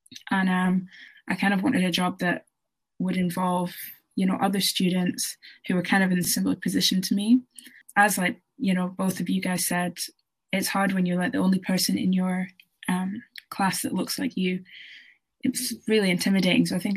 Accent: Elgin, Scotland, United Kingdom; So I'm from Scotland. I was born in a town called Elgin. It's literally at the very like northeast. Probably nobody's heard of it. And I'm part Scottish, part Jamaican on my dad's side, and Scottish on my mum's side.

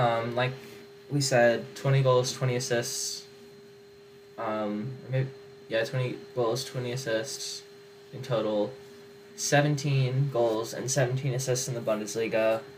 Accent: Seattle, Washington, United States; being that he's from Vancouver and we are from Seattle.

